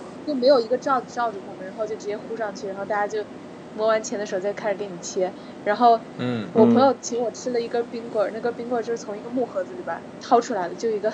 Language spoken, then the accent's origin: Chinese; China